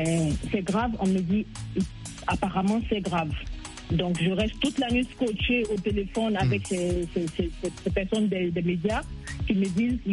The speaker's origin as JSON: {"language": "French", "country": "Côte d’Ivoire", "said": "un DJ qu'on aime beaucoup aussi chez nous en Côte d'Ivoire"}